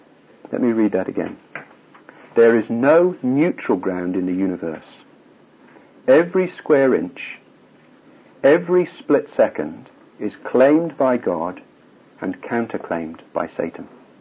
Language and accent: English; United Kingdom; I grew up in the West. I grew up in Britain.